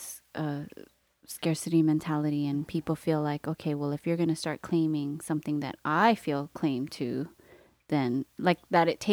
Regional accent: Honolulu, Hawaii, United States; although I was born and raised in Hawaii, I was from Honolulu.

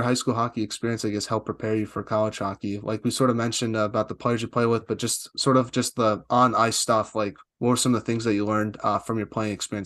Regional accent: East Coast, United States; Because I'm from the East Coast, so I feel like a lot of people like myself don't really understand how big Minnesota high school hockey is.

